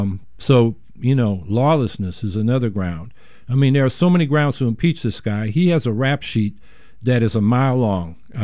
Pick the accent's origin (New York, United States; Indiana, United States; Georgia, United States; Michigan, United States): New York, United States; Syracuse; I'm from Syracuse, New York. So I'm visiting here.